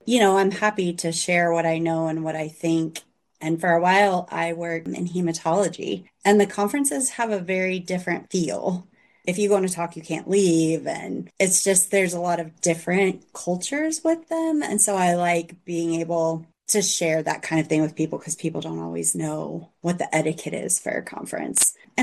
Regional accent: Texas, United States; I grew up in Texas, so when I would walk to campus to go to my class, like you smiled at everyone you walked by.

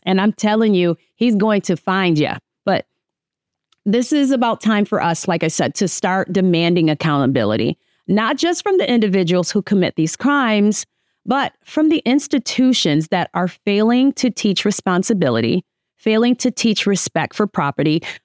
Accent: New York, United States; now in Minnesota, United States; We're going to go to New York, my home state. As you know, state that I was born.

